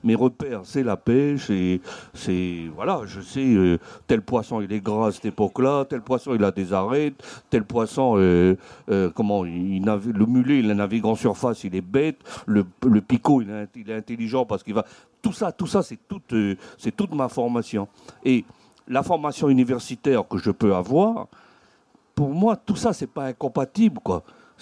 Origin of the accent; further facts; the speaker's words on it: Nouméa, New Caledonia; moi, je fais partie des clans de la mer chez les Blancs, c'est-à-dire que moi, je suis quelqu'un de Nouméa.